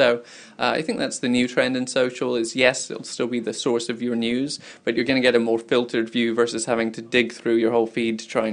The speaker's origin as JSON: {"language": "English", "region": "Scotland", "country": "United Kingdom", "also_born_or_lived": "San Francisco", "moved": "yes", "lives_now": "New York, United States", "said": "So originally, I'm from Scotland, And then I lived in San Francisco because I thought, well, the tech scene's there. And then I came to New York"}